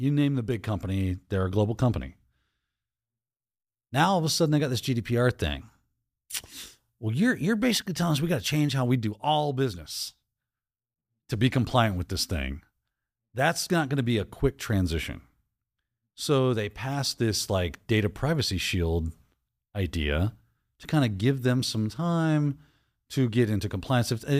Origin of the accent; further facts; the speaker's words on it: United States; has recently been called unconstitutional because I'm an American.